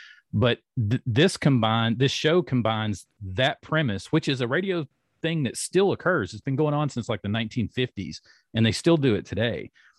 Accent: Clinton, Tennessee, United States; So the main character of the show has a shop in Clinton, Tennessee, and that's where I grew up.

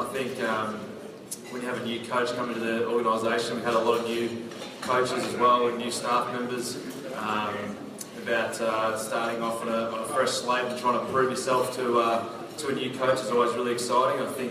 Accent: Melbourne, Victoria, Australia; I'm a Melbourne boy originally, so I grew up out in the Yarra Valley.

